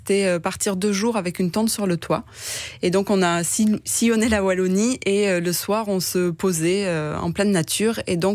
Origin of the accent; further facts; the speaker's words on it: Toulouse, Occitanie, France; now in Belgium; Je suis toulousaine, effectivement, donc c'est dans le sud de la France. Mais je suis en Belgique depuis plus de 10 ans et mon mari depuis plus de 15 ans. Et en fait, on est bien ici.